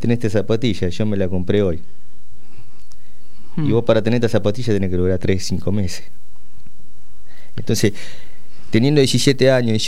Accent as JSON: {"language": "Spanish", "region": "Buenos Aires", "country": "Argentina", "tie": "born or raised there", "said": "Yo cuando era pibe lo viví en Carmen Pérez, yo viví en barrio Presidente Mitre, un barrio de Saavedra, el único barrio más vulnerable que hay en esas cuatro comunas, en esas cuatro barrios de la comuna 12."}